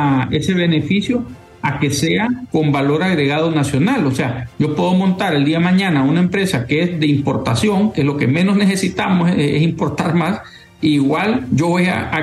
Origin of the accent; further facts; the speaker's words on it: Honduras; si alguien como yo, como hondureño, ¿verdad?